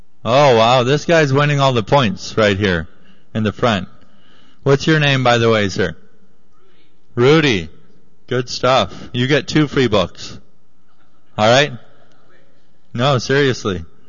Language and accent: English; Zambia; born there; I was born in Zambia, Africa, so the summer is my favorite season